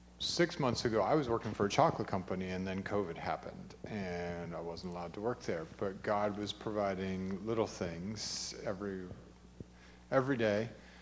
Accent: Canada; born there; also born or lived in Ohio, United States; I was born in Canada. I lived in Ohio and a few other places and never expected to go to Hawaii, of all things.

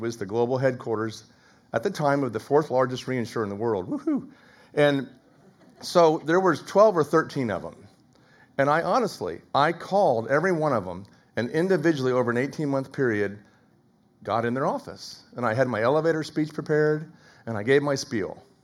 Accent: Overland Park, Kansas, United States; it was in my hometown area, Overland Park.

